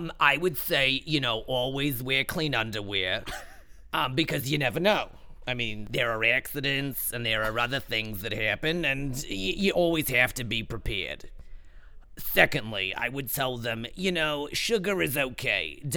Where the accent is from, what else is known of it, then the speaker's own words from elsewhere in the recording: Long Island, New York, United States; accent: New York; now in New York City, United States; as if they couldn't tell by my lovely New York accent. I'm from Long Island originally, but I live in the city.